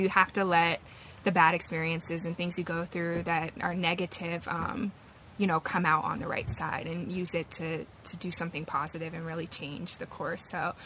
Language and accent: English; Hazleton, Pennsylvania, United States; now in Washington, United States; I'm 25 years old. I'm from Hazleton, Pennsylvania. I currently live in the Washington, D.C. area.